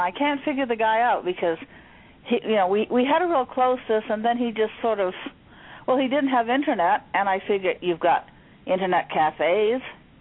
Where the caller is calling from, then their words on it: Maine, United States; I'm calling from Maine in the U.S.